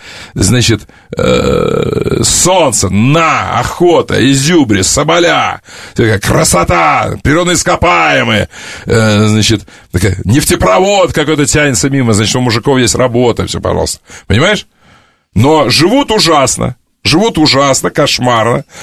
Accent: Taiturka, Irkutsk Oblast, Russia; я как бы в деревне жил. Я жил, если на север от Иркутска поехать на реку Белая, там, где она впадает в Ангару, там есть деревня Тайтурка. Я из Тайтурки сам.

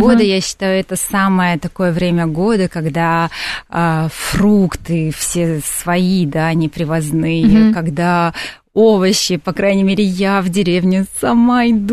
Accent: Metsamor, Armavir Province, Armenia; ну, я в Ереване, естественно, была, но я показала жизнь за городом, там, где я родилась, это город Мецамор, 30 минут езды от Еревана

